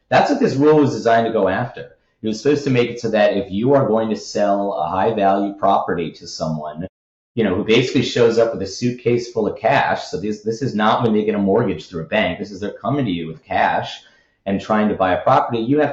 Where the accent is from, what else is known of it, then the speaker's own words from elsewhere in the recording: Cleveland, Ohio, United States; There was a huge scandal in my hometown in Cleveland